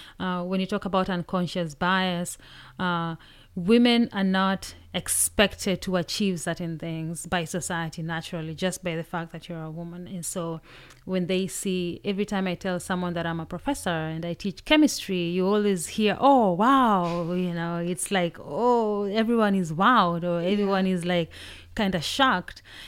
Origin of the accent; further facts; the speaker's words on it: Kenya; because I'm from Kenya, so I know the situation, how it was in Kenya.